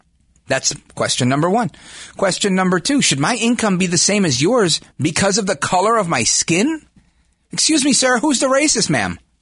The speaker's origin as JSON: {"language": "English", "country": "United States", "said": "I am an American of Puerto Rican descent, a proud one. And I live in Jersey now"}